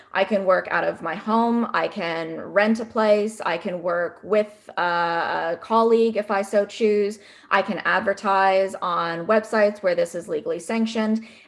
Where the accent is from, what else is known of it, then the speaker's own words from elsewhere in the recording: United States; now in New Zealand; So I'm a US citizen born and raised in the States, but I currently live in New Zealand